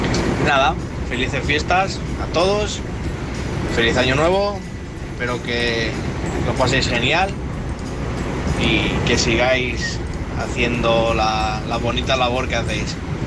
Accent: Madrid, Community of Madrid, Spain; de Madrid, tengo 25 años, soy camionero

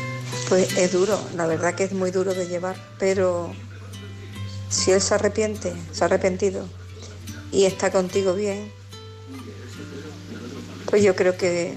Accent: Badajoz, Extremadura, Spain; Soy de Badajoz

